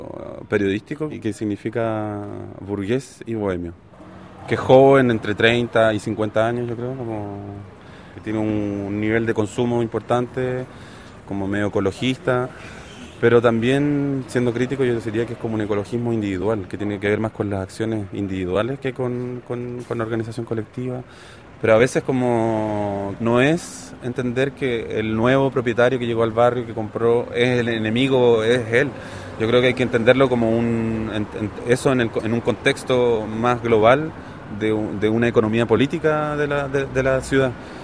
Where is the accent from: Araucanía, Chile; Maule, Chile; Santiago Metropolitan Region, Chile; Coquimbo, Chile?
Santiago Metropolitan Region, Chile; Santiago; now in Paris, France; soy habitante de Belleville desde hace varios años. Llegué directo de Santiago a Belleville y no me he movido del barrio, que recibe y ha recibido históricamente muchos inmigrantes